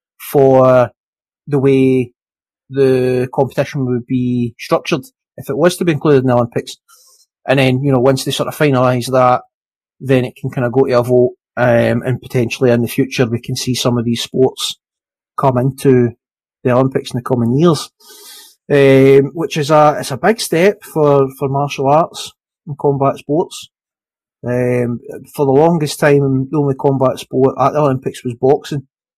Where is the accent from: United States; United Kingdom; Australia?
United Kingdom; Scotland; because I'm Scottish and I'm not used to the sunshine.